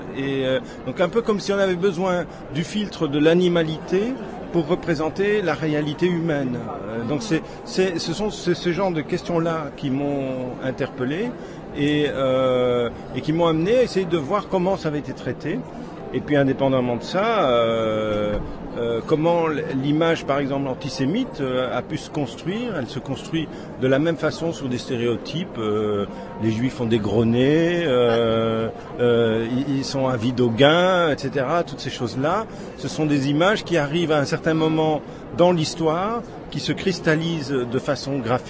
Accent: Belgium; born there; d'abord je suis né en Belgique

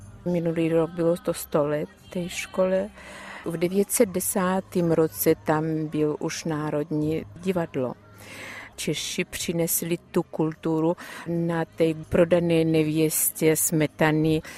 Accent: Chekhohrad, Zaporizhzhia Oblast, Ukraine; Pocházím z Čechohradu, z Melitopolského rajona.

